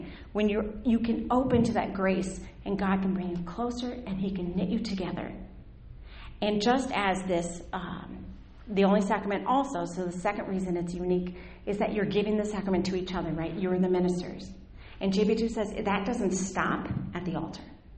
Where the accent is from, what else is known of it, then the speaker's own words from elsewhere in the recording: the South, United States; Okay, I grew up in the South. If you haven't noticed, I might look a little different. But anyway, so I grew up in the South, and we had boy jobs and girl jobs.